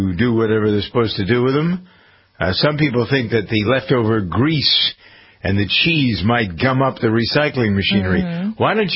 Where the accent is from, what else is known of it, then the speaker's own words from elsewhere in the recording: Massachusetts, United States; coming here to Massachusetts, my home state